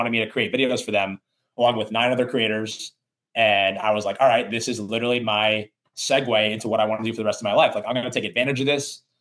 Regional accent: Connecticut, United States; because I was from Connecticut, went to New York City, and I interviewed for a job in New York.

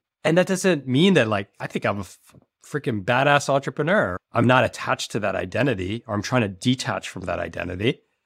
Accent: New York City, New York, United States; born there; my dad grew up in Cambodia with barely any money. And then I was born in New York City and I went to private school, right?

